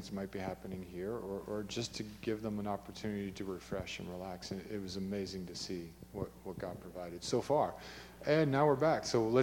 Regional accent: Canada; born there; also born or lived in Ohio, United States; I was born in Canada. I lived in Ohio and a few other places and never expected to go to Hawaii, of all things.

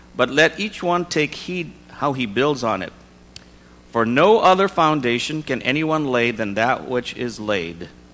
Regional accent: Philippines; English is a second language; So I'm Filipino.

